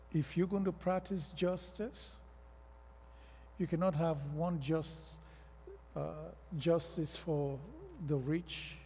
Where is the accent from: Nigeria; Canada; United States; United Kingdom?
Nigeria; Growing up in Nigeria, you go to the market, and let's say you are going to buy a cup or some rice.